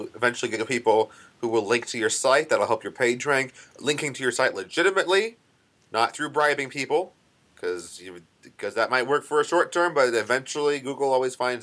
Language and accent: English; California, United States; I'm a Californian.